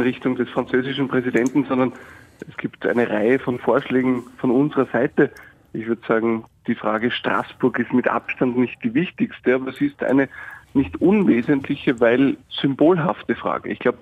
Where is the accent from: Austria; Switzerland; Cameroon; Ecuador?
Austria; was ich persönlich als Österreicher sehr hoffe